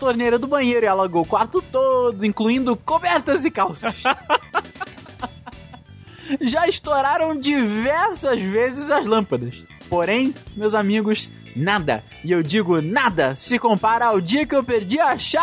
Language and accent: Portuguese; Cordeirópolis, São Paulo, Brazil; Sou de São Paulo, meus amigos dudes, mas não sou natural da capital, e sim de Cordeirópolis.